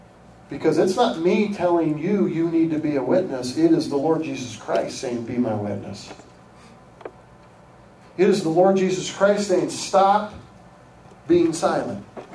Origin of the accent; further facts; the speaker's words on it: Iowa, United States; not because I grew up in Iowa